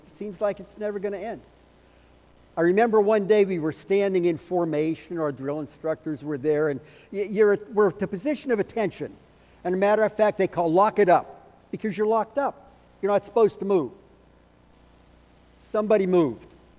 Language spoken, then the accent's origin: English; Pennsylvania, United States; So that was how lofty my goals were as I was growing up outside of Pittsburgh.